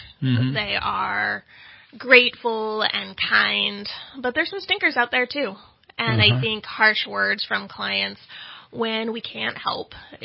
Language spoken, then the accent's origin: English; Modjeska Canyon, California, United States; South Orange County, Modjeska Canyon, actually.